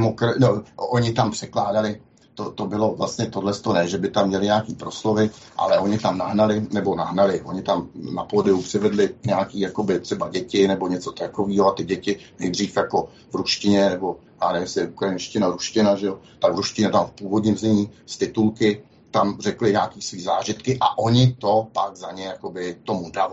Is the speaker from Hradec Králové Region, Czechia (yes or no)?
yes; Hradec Králové, Hradec Králové Region, Czechia; dokonce i u nás v Hradci Králové